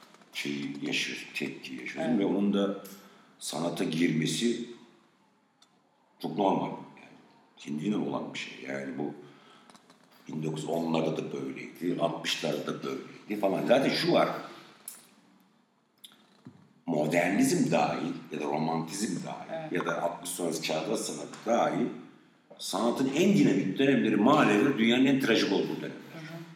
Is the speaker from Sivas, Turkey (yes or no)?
no; Islahiye, Gaziantep, Turkey; born there; benim doğduğum ilçe İslahiye, bunu mesela Twitter'da gördüm. Türkiye'nin en büyük mülteci kamplarından birine sahip. Yani nüfus 50 binde şu an 150-200 bin.